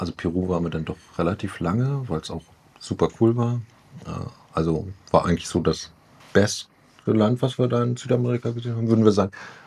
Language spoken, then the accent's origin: German; Hamburg, Germany; würde ich jetzt mal als Hamburger sagen